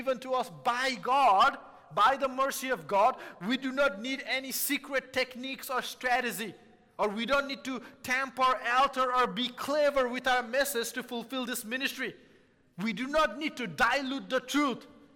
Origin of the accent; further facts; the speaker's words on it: Nepal; I was born and raised in Nepal